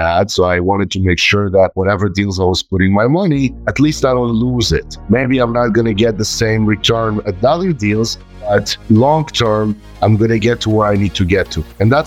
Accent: Israel; moved away as an adult; also born or lived in Ukraine; now in Los Angeles, United States; I am originally from Ukraine. I was raised a little bit in Israel for about 14 years. Spent the majority of my childhood there and been in this country now for 36 years.

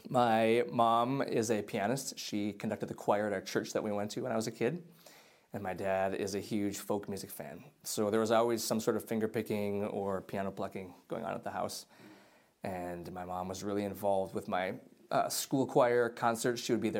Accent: Minnesota, United States; Well, I'm a drummer from Minnesota, live in Minneapolis.

